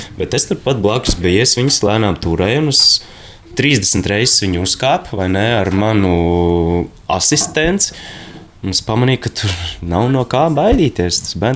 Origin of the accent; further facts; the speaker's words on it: Talsi, Talsi Municipality, Latvia; Nē, mēs esam vispār no Talsiem, Tals puses. Bet es no 10. klases Talsos skolā sāku mācīties, pirms tam es vēl nedaudz dziļākos laukos mācījos. Valdemārpils. Jā, ļoti maz pilsēta, nedaudz virs 1000 iedzīvotājiem.